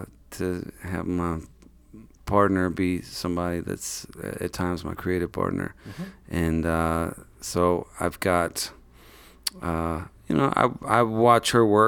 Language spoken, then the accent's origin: English; Texas, United States; And I was coming from Texas, she was from New York